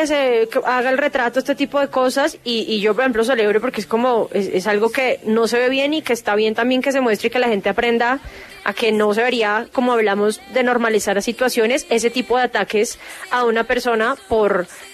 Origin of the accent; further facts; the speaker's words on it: Bogotá, Colombia; soy de Bogotá y cuando conozco a alguien, ¡ay, colombiana, parcera! Y es como, en Bogotá no decimos parcero